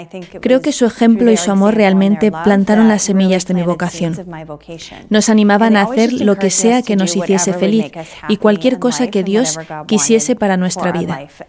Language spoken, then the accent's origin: Spanish; Jacksonville, Florida, United States; Soy de Jacksonville, Florida, y crecí aquí en la parroquia de la Asunción. Fui a la escuela de la Asunción y al instituto Bishop Kenny.